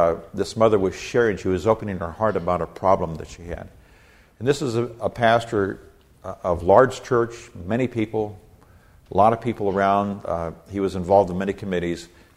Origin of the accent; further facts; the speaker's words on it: Chico, California, United States; Also, a number of years ago, my hometown, which is Chico, California